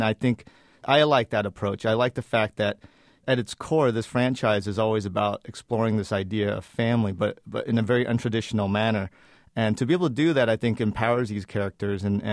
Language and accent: English; United States; my family and I, we immigrated to the U.S. when I was 8 years old. I grew up in America.